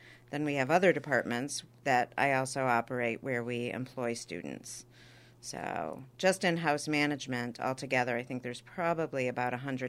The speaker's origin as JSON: {"language": "English", "town": "Wichita Falls", "region": "Texas", "country": "United States", "tie": "born or raised there", "also_born_or_lived": "Minneapolis, Minnesota", "said": "I was born in Minnesota, in Minneapolis. And while my father was a resident at the University of Minnesota Hospital, we left shortly after I was born and moved to Wichita, Texas, Wichita Falls, where I tell people I learned to walk and talk. So I'm a little bit Texan."}